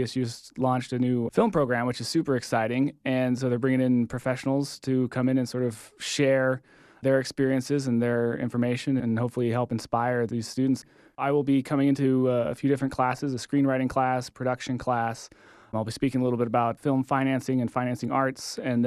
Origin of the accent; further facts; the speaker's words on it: Boise, Idaho, United States; Born and raised in Boise, Boise High graduate. I loved growing up here. I grew up in the North End.